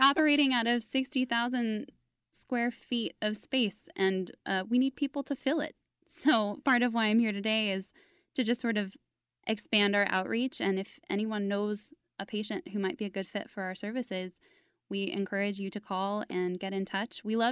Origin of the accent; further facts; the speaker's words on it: Fort Worth, Texas, United States; I grew up in Fort Worth, so I understand the philanthropy.